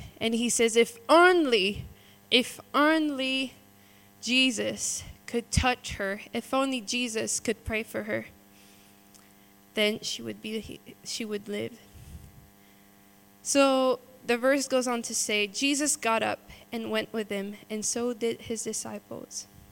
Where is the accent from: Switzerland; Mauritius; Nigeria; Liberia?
Switzerland; I'm from Switzerland, if you didn't know.